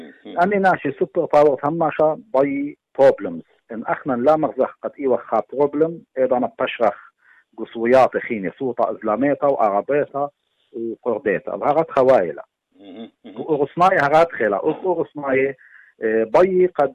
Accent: Iraq; وخي عراق واني عراقي

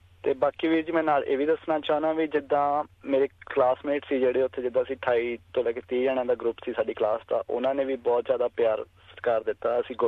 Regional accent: Amloh, Punjab, India; now in Melbourne, Australia; ਮੈਂ 2005 ਵਿੱਚ ਆਇਆ ਸੀ ਆਸਟ੍ਰੇਲੀਆ, ਮੈਲਬਰਨ ਆਇਆ ਸੀ। ਅਤੇ ਪਿਛੋਕੜ ਮਤਲਬ ਮੈਂ ਪੰਜਾਬ ਤੋਂ ਹਾਂ, ਖੰਨੇ ਦੇ ਲਾਗੇ ਛੋਟਾ ਜਿਹਾ ਸ਼ਹਿਰ ਅਮਲੋ, ਉੱਥੋਂ ਹਾਂ ਜੀ।

